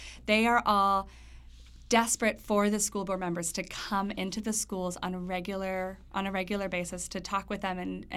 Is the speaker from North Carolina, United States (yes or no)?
yes; Durham, North Carolina, United States; I'm a North Carolinian. I'm from Durham, and I was raised with the understanding that in North Carolina, nothing is more important than our public school system.